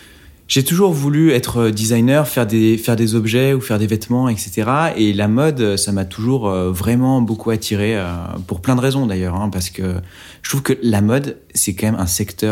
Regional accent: Oyonnax, Auvergne-Rhône-Alpes, France; Moi, je suis un petit gamin de la province. J'ai grandi à Oyonnax, dans l'Ain.

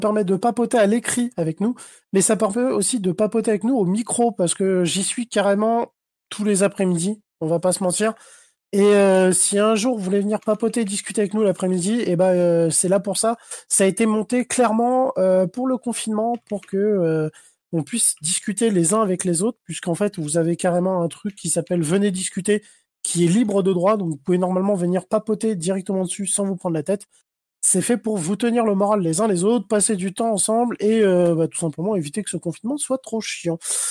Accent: South, France; quand je descends dans mon sud, que je suis avec ma famille, en une semaine, quand mon accent il revient, c'est terrible. J'ai l'accent pareil

